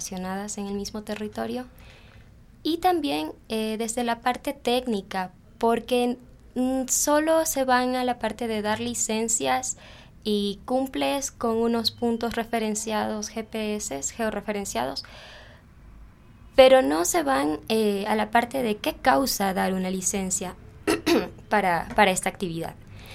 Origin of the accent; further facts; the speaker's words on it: Ecuador; nosotros somos negros, sí, pero también somos ecuatorianos.